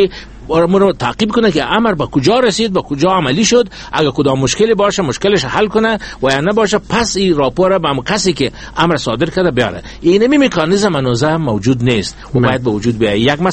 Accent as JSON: {"language": "Persian", "country": "Afghanistan", "said": "کلی ما میگه افغان هستیم"}